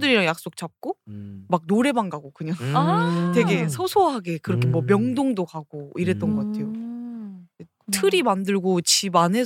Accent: South Korea; 왜냐면 한국에서 자랐잖아요.

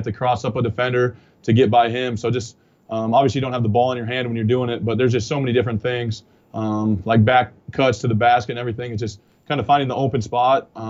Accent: South Dakota, United States; Growing up in South Dakota has been a pretty easy life for me.

